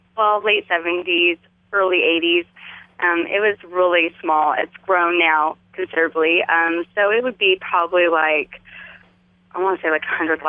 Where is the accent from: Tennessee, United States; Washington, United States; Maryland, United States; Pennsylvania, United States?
Washington, United States; Yakima; And so we grew up in Yakima. We lived out in this area.